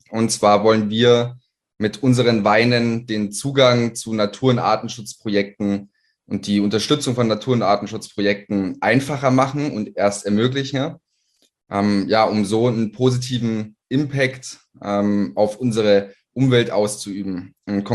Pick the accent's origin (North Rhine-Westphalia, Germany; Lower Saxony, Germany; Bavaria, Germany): Bavaria, Germany; born there; gebürtiger Niederbayer. Bei uns unten gibt es keine Weinberge.